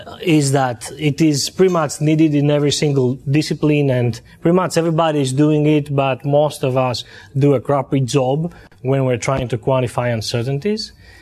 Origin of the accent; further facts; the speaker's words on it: Greece; And I am from Greece, by the way.